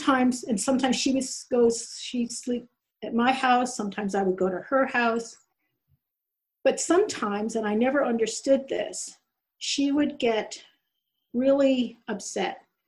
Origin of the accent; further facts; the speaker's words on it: Hollis, New York, United States; And when I grew up in Hollis, New York, and we moved a little further out, and I can remember, it's kind of like what someone was saying, well, then we were the Jewish family